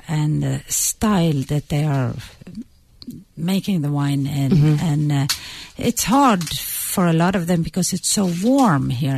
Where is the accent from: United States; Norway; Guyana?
Norway; Growing up in Norway, you can enjoy wine at a younger age than here.